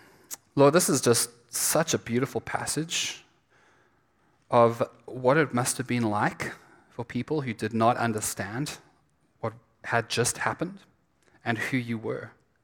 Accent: South Africa; moved away; I have a different accent to the rest of you, just in case you were wondering. I'm from South Africa. I've been here 2.5 years now

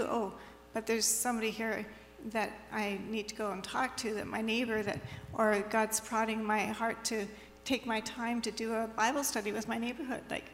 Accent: Vancouver, British Columbia, Canada; So I was raised in Vancouver. I was a good kid.

